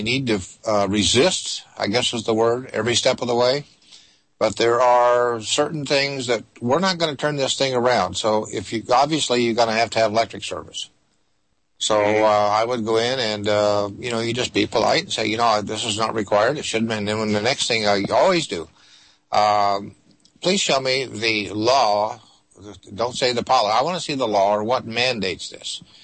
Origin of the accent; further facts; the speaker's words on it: Kansas, United States; Jim in Kansas, my home state. Dorothy and I are from Kansas.